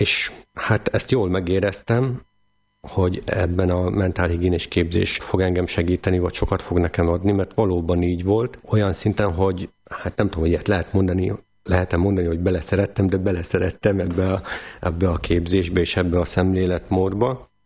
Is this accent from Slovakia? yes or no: yes; Slovakia; moved away as an adult; now in Hungary; Felvidéki származású vagyok. Úgy kerültem Magyarországra több mint 15 évvel ezelőtt, hogy teológiát szerettem volna tanulni.